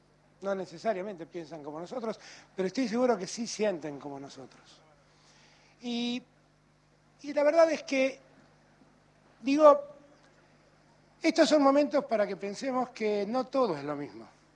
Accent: Buenos Aires, Argentina; yo soy un porteño

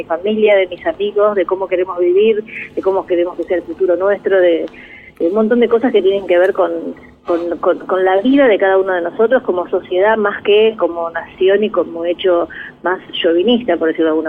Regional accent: Argentina; yo soy argentina y defiendo mi país y hablo bien de mi país

